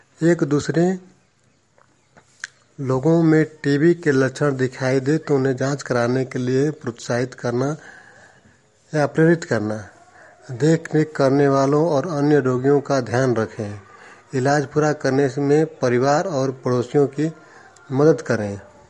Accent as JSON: {"language": "Hindi", "region": "Bihar", "country": "India", "said": "जिला कैमूर का निवासी हूँ।"}